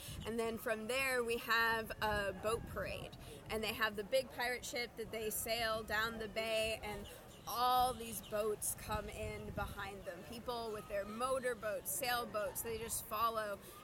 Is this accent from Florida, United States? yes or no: yes; Tampa, Florida, United States; Well, I was born and raised in Tampa, and I went to college at USF St. Pete, so I could kind of have the best of both cities.